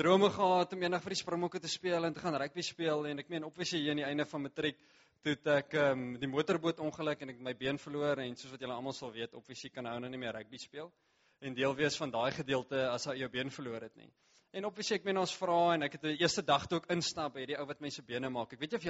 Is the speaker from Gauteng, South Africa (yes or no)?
no; Bloemfontein, Free State, South Africa; Net ek kom van Bloemfontein af, enigiemand van julle wat miskien weet waar dit is, is daar in die Vrystaat.